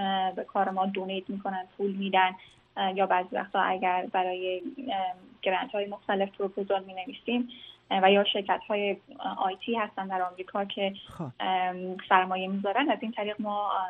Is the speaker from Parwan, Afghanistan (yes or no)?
no; Herat, Afghanistan; moved away as an adult; also born or lived in Iran; now in United States; من به نیت یک مهاجر افغان در ایران به دنیا آمدم و بعد از سال 2002 ما هرات برگشتیم و در اونجا بودیم و 2012 آمریکا آمدم.